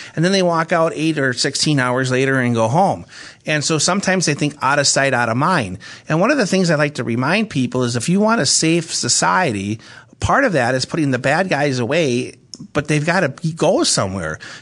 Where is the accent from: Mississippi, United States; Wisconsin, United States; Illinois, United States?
Wisconsin, United States; Waupun; And they'd be like, "What's it like to have a prison in your city?" I'm like, "Well, we got three of them."